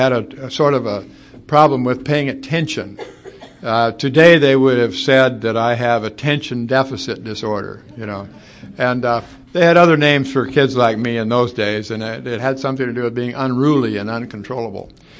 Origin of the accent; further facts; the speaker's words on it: Sioux City, Iowa, United States; ended up enrolling in the University of South Dakota, which is nearer to my hometown, Sioux City, but it's not nearly as good a school as Creighton